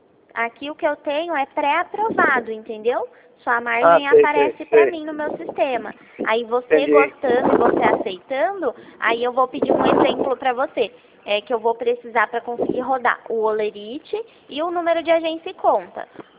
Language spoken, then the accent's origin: Portuguese; São Paulo, Brazil; Eu sou do estado de São Paulo, que eu estou falando com o senhor.